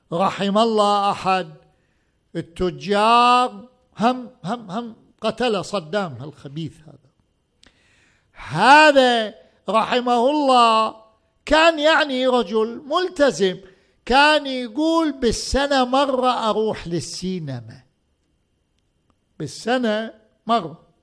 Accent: Najaf, Najaf Governorate, Iraq; أول مئذنة بالنجف، أنا ابن النجف

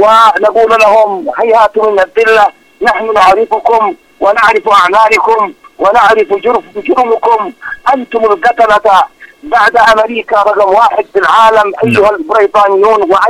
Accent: Yemen; وأنا رجل من اليمن

